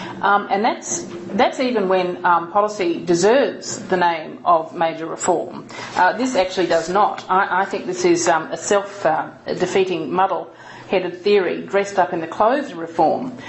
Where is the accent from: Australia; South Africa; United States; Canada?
Australia; Western Australia; perhaps because I'm from Western Australia